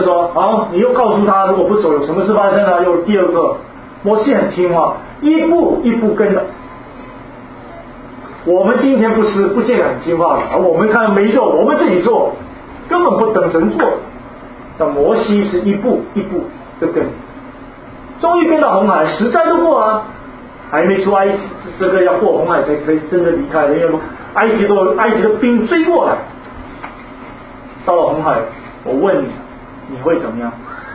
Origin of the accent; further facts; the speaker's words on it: China; 我们中国人抬轿子很多